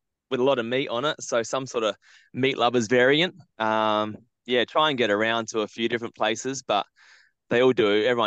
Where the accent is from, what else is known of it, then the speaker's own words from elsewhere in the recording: South Australia, Australia; We're a little bit biased, being South Australian.